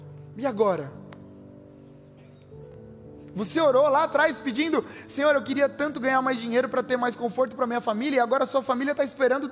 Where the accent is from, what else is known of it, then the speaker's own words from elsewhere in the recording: Brazil; Nós somos brasileiros, e aí a gente fala, não, a nossa pátria é o Brasil, nossa nação, é onde a gente mora e está tudo certo.